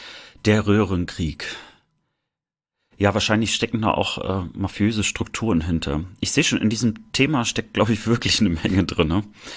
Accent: Germany; ich habe ja meine Kindheit meistens im Sommer in der Sowjetunion verbracht, irgendwie so 3 Monate. Und dort war ich immer das blasse Kind aus der DDR.

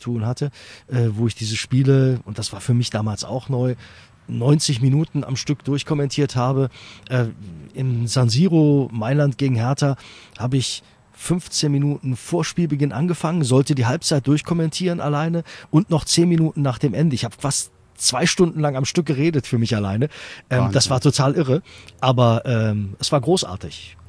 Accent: Düsseldorf, North Rhine-Westphalia, Germany; Ich bin in Düsseldorf geboren. Ach, bin auch als Düsseldorfer und Fortuna-Fan sozialisiert worden.

